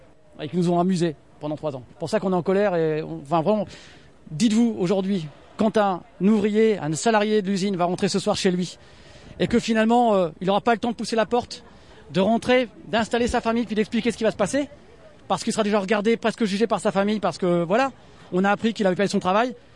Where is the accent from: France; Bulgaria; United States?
France; Hauts-de-France; Chez nous, dans le Nord, c'est la fierté, c'est le travail.